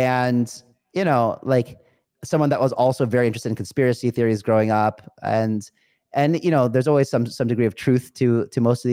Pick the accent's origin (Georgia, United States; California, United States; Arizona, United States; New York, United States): California, United States; Like I grew up in California, which was a blue state.